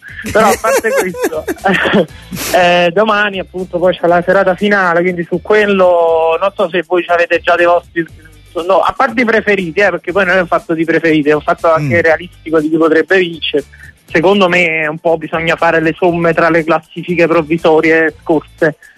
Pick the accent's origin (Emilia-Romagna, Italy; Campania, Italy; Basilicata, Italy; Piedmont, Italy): Campania, Italy; Naples; Da napoletano